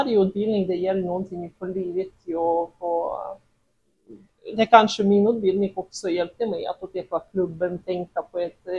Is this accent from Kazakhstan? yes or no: yes; Almaty, Kazakhstan; now in Sweden; jag kommer från Almata.